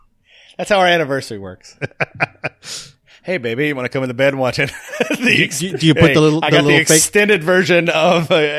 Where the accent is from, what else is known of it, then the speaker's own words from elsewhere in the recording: Tennessee, United States; moved away as an adult; I'm from Tennessee, so I'm Tennessean, unfortunately.